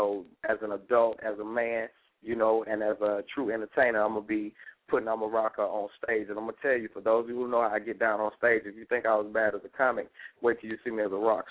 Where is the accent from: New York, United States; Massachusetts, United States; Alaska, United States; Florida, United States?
Florida, United States; Miami; A lot of people that, you know, I grew up with in Miami. Shout out to 305, you know what I'm saying, down south